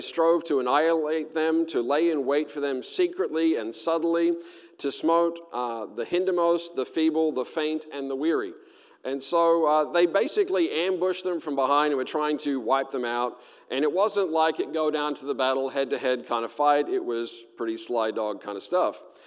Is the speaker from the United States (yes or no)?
no; Australia; accent: southern; I have a real southern accent. I was born and raised in Australia, and so I'm from the good side.